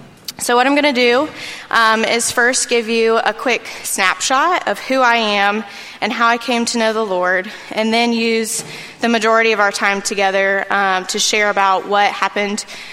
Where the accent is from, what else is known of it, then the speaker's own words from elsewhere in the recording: Columbia, United States; I'm 29 years old. I was born and raised right here in Columbia.